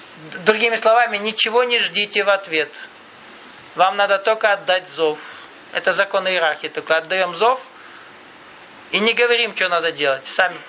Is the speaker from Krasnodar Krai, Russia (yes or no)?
yes; Krasnodar Krai, Russia; Так, корректно, немного, по-кавказски скажу. И раз мы кубанские кавказцы...